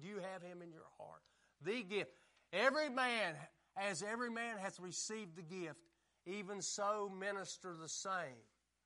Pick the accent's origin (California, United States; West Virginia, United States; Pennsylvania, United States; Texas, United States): West Virginia, United States; I'm from West Virginia, and I know that much.